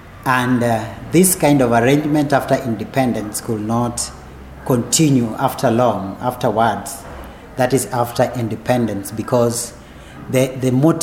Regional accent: Kenya; I'm a Kenyan. I live in the city of Kisumu. And I come from a family of nine.

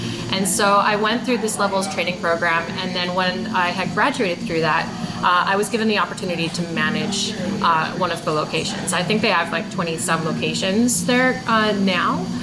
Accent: Salmon Arm, British Columbia, Canada; also born or lived in Vancouver; So we grew up in Salmon Arm, so this is like our hometown.

